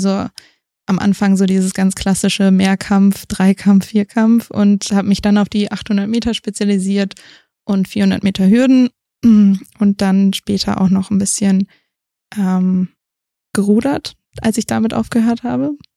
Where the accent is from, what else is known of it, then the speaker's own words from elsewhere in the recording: Mainz, Rhineland-Palatinate, Germany; Ich bin 29 Jahre alt. Ich komme ursprünglich aus Mainz.